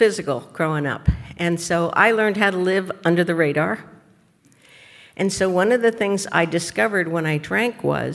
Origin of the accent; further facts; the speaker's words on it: Philadelphia, Pennsylvania, United States; moved away as an adult; now in Chicago, United States; And having born and raised in Philadelphia, and when Chicago called and said they'd like to have me come there, I was ready to go.